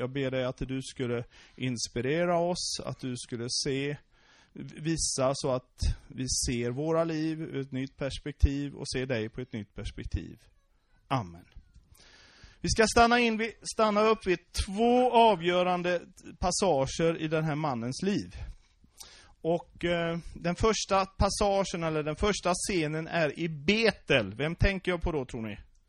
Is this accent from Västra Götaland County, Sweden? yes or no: yes; Västra Götaland County, Sweden; now in Halmstad, Sweden; Och jag är fiskarpojk ifrån Bohuslän, bor i Halmstad sedan 22 år tillbaks.